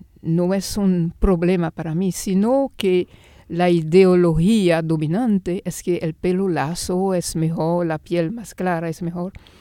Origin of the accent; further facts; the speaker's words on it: Les Cayes, Sud, Haiti; Spanish is a second language; haitiana desde antes de la independencia. Y yo nací en Lecay y crecí los primeros años de mi vida en un pueblo, Campegrin, cerca de Lecay, donde estábamos la única familia de este color.